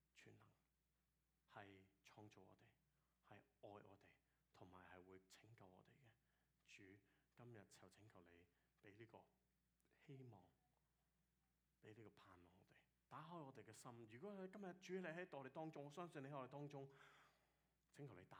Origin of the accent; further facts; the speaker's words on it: Hong Kong; 我哋自己係香港人。我哋香港人嘅世界其實都慢慢係發覺係咁